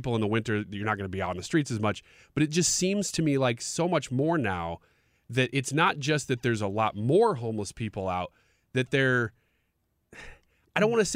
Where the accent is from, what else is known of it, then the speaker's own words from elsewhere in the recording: St. Louis, Missouri, United States; There is something special about growing up in St. Louis